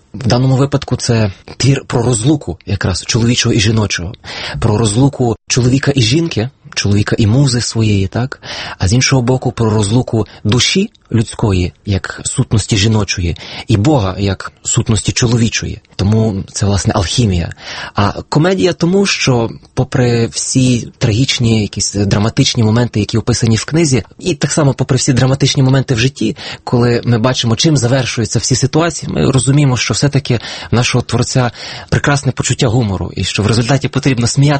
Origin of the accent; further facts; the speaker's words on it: Pustomyty, Lviv Oblast, Ukraine; міста Пустомети, звідки я родом.